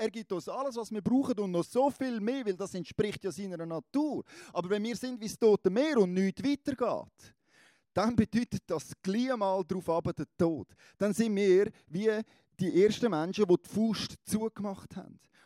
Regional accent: Switzerland; Als Schweizer

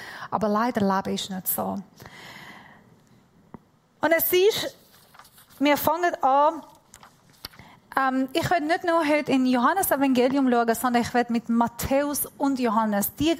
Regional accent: Iran; German is a second language; Und ich bin Iranerin.

